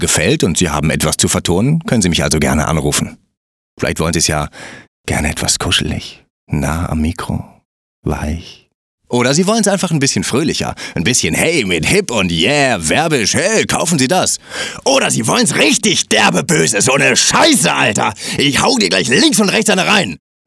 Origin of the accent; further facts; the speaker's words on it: Hamburg, Germany; ich komme aus Hamburg und ich bin Sprecher.